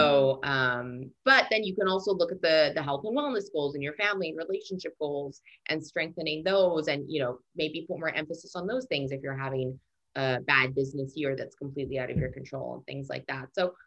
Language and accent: English; Canada; now in United States; And then it obviously makes people laugh because I'm a Canadian. I'm not even allowed to vote in America yet.